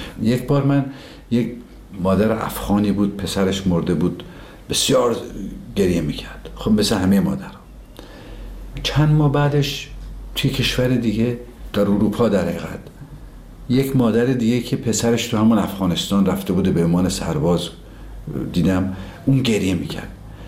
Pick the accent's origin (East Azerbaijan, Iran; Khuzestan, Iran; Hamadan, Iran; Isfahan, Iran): East Azerbaijan, Iran; Tabriz; دیدیم ما که بچه تبریز هستیم